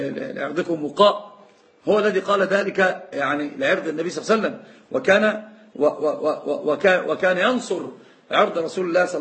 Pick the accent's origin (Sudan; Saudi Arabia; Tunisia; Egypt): Egypt; Aswan, Aswan Governorate; ما هو مشهور الآن عندنا في أسوان وفي الصعيد